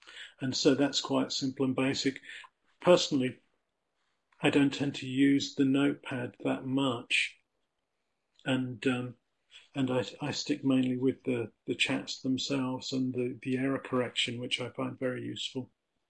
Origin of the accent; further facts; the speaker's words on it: United Kingdom; there's a picture of the Union Jack to show that I'm British, and it shows that I'm an English native speaker and I want to learn Spanish